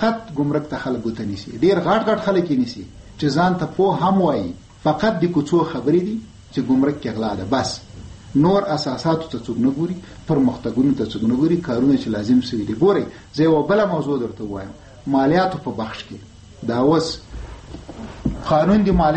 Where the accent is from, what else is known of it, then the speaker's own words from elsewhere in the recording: Afghanistan; خبره داره چې ته افغاني، زه هم افغان یم